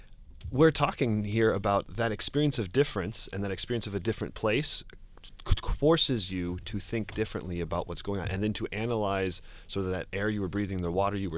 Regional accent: Cincinnati, Ohio, United States; now in New York, United States; I'm from the Midwest. I grew up in Cincinnati, Ohio. I also love the concept of the Midwest.

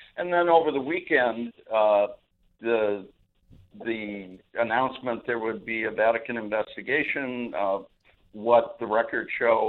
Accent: Minneapolis, Minnesota, United States; And because I'm from Minneapolis, St. Paul, I said

